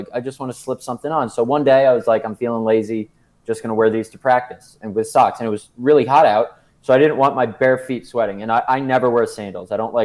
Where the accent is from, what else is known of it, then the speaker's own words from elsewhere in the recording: Connecticut, United States; also born or lived in New York City; We would always give him crap because, you know, I'm from Connecticut, New York City. You know, nobody wears Crocs there.